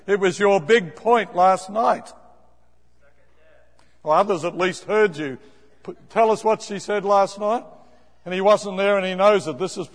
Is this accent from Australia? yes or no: yes; Australia; Go ahead, sister. I'm an Australian.